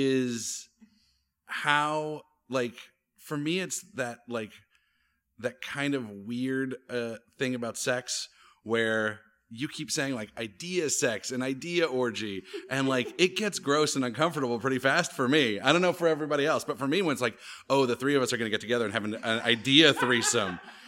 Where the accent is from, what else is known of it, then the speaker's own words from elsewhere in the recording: Alabama, United States; I grew up in Alabama. My father is from the Midwest, so his family goes back 9 generations in the Midwest.